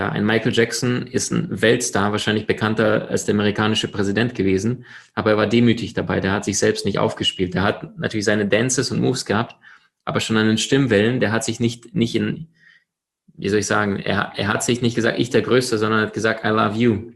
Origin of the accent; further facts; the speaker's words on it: Crimea, Ukraine; also born or lived in Siberia, Russia; Geboren in Sibirien, aufgewachsen auf der Halbinsel Krim am Schwarzen Meer.